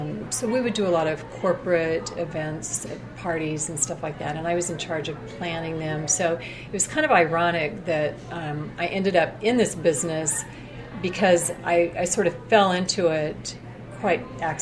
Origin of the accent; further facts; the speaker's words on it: Coolidge, Arizona, United States; I grew up in Coolidge. Coolidge is a small little farming community that's right between Phoenix and Tucson.